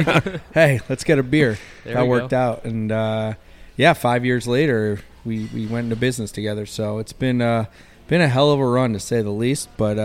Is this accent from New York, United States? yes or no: yes; New York, United States; I'm originally from New York. I'm the outsider of the crew